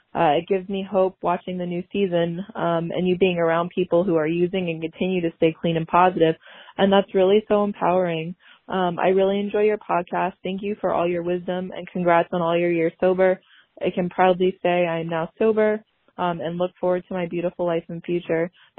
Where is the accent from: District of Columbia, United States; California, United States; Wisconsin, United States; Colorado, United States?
District of Columbia, United States; Washington; I grew up in Washington, D.C. area, not far from Jersey.